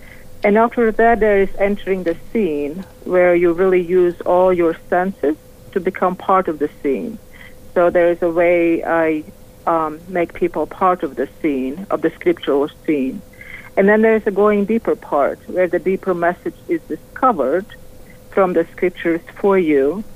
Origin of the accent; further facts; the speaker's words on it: Latvia; growing up in Latvia under the Soviet occupation.